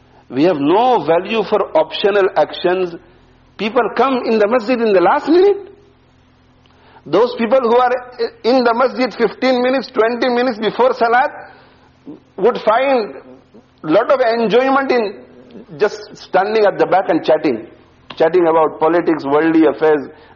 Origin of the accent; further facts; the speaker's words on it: India; born there; In my childhood, when I was in my village where I was born in India, where people were not so knowledgeable